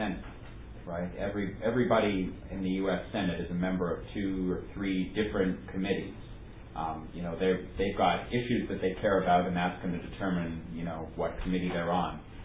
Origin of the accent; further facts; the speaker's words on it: Canada; Now, I'm Canadian.